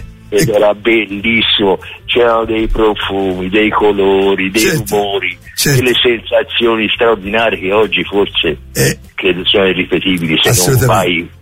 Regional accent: Florence, Tuscany, Italy; born there; Sono nato alla porta a San Frediano

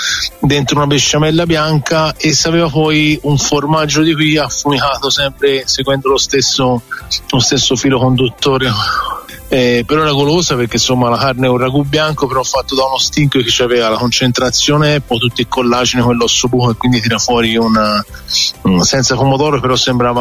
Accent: Tuscany, Italy; Io vengo da Mugello, quindi da una zona di confine, quindi sa Bologna vicino

